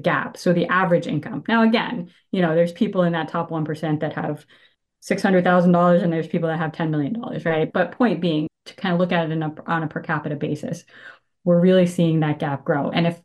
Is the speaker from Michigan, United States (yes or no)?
no; Massachusetts, United States; I grew up in Massachusetts. I think there is a sort of New England fiscal conservatism, like pride yourself on thriftiness, right?